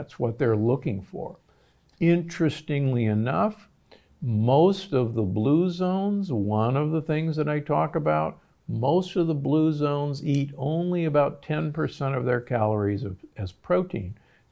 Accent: Omaha, Nebraska, United States; I grew up in Omaha, Nebraska

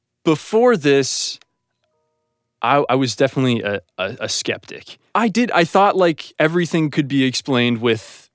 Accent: Ohio, United States; now in Los Angeles, United States; I live in Los Angeles. I'm from Ohio.

